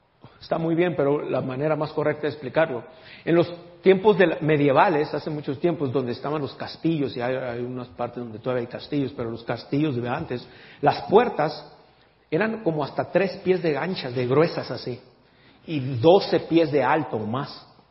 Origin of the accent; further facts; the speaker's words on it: Mexico; born there; muchos de nosotros que nacimos en México